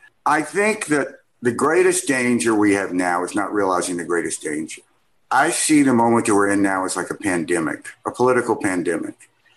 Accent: Mississippi, United States; In 2013, I grew up in Mississippi, and a lot of how my dad and I bonded was going to college football games, particularly Ole Miss games.

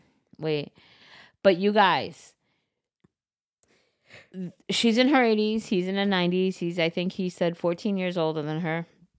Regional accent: Long Island, New York, United States; And I'm like, oh, I'm from Long Island. Then I was like, oh, my God, we bonded over Long Island.

